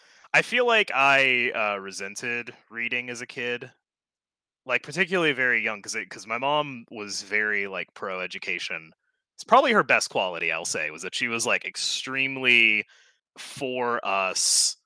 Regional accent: Arkansas, United States; Okay, so I grew up in Arkansas, and I learned late in life that cheese dip is an Arkansas thing.

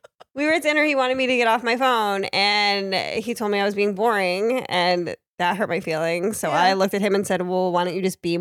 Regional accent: Northeast, United States; I'm from the Northeast. So I can fucking tough it out.

